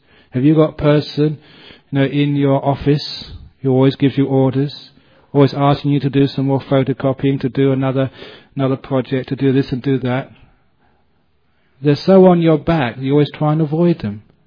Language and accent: English; England, United Kingdom; as again a young man growing up in England, even though I was a Buddhist at a very early age